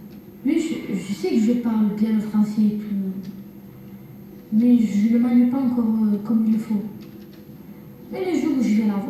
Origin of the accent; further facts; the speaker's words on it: France; je suis française aussi